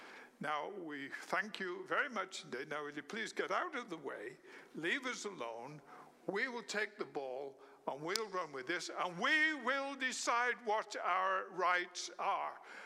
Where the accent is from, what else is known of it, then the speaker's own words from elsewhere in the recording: United Kingdom; now in United States; I'm British, so I was never a great fan of the Declaration of Independence. Frankly, till I came to America, I'd never heard of it.